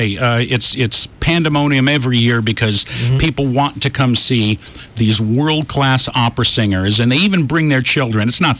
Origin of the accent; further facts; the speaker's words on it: Chicago, Illinois, United States; And I always take, because they know I'm from Chicago